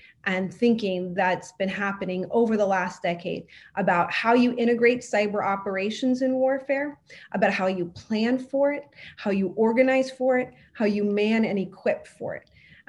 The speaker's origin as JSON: {"language": "English", "town": "San Antonio", "region": "Texas", "country": "United States", "tie": "born or raised there", "said": "who is coming from the beautiful city of San Antonio, Texas, my hometown."}